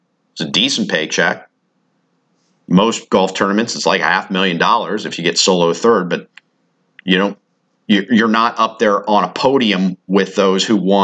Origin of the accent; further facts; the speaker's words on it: United States; the United States performance in Olympic Games, me as an American, doesn't affect my day-to-day one bit.